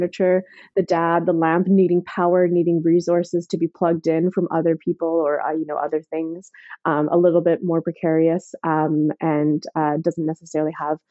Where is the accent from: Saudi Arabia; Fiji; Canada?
Canada; Port Moody, British Columbia; I grew up in Port Moody in a very white suburban neighborhood.